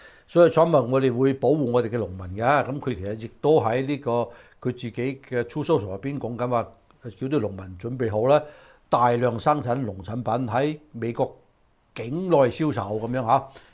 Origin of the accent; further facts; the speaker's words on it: China; 我哋中國人只能夠係靠兩雙手咧攞咗嗰啲錢翻嚟